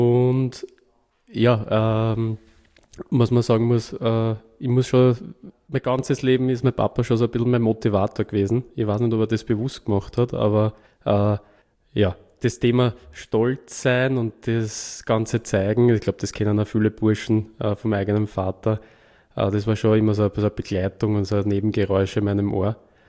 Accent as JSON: {"language": "German", "town": "Unterwaltersdorf", "region": "Lower Austria", "country": "Austria", "tie": "born or raised there", "also_born_or_lived": "Baden bei Wien", "said": "Also geboren bin in Baden bei Wien, groß geworden in Unterwaltersdorf, das heißt in der Gemeinde Ebrechtsdorf mittlerweile. Und genau, bin dort eigentlich groß geworden als ländlicher Bauernbub sozusagen"}